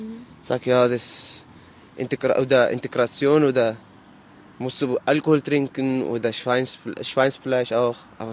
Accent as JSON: {"language": "German", "country": "Syria", "second_language": "German", "said": "Ja, ich bin aus Syrien nach Türkei."}